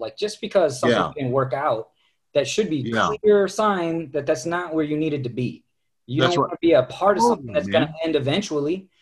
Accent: Indiana, United States; now in Los Angeles, United States; say I came from Indiana, I was doing comedy there. I was doing comedy in Michigan and Chicago, then in South Korea. So I've done comedy a lot of places.

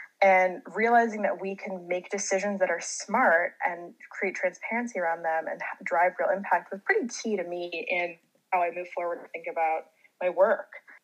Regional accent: California, United States; I mean, growing up in California, it's funny. I just moved back here and I haven't been back in, you know, over 10 years.

